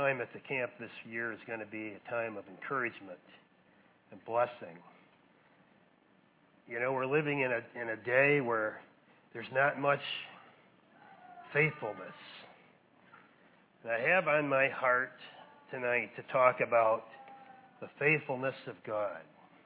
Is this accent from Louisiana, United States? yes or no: no; Grant, Michigan, United States; I'm from Grant, Michigan.